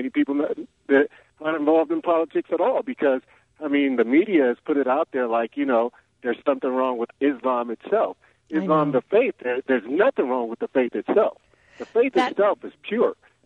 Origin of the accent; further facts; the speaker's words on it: United States; because I'm an American, once again, who served his country.